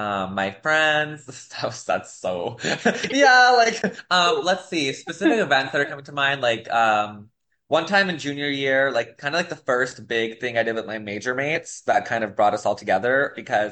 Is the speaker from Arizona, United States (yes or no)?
yes; Gilbert, Arizona, United States; now in Chandler, United States; I'm from Gilbert, but I live in Chandler now.